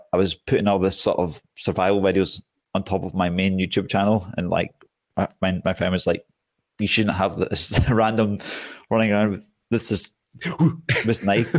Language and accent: English; Scotland, United Kingdom; accent: Scottish; also born or lived in Greece / London; I was born in Greece and I grew up in Scotland. That's why people were probably expecting a Greek accent, but it's a Scottish accent.